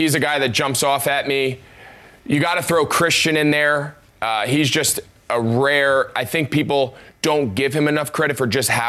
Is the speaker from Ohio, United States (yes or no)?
no; New Jersey, United States; I grew up in New Jersey.